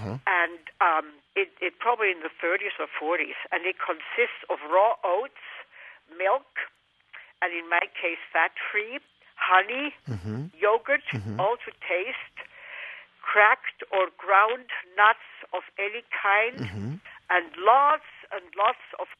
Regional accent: Switzerland; I am originally from Switzerland

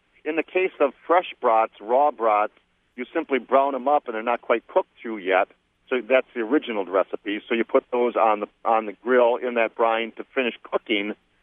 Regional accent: New London, Wisconsin, United States; You know, we're from New London, so we like Oshkosh.

